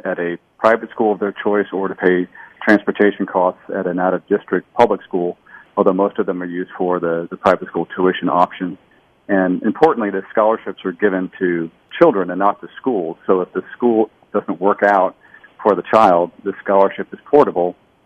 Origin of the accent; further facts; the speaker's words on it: Tampa, Florida, United States; And I'm very proud to both donate to and fundraise for two magnets in my hometown of Tampa.